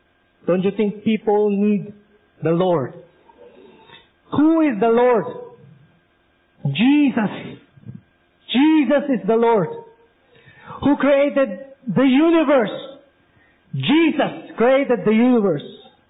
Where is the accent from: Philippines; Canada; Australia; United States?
Philippines; Central Luzon; I grew up in a Seventh-day Adventist church. I grew up in Pampanga, it's near Manila.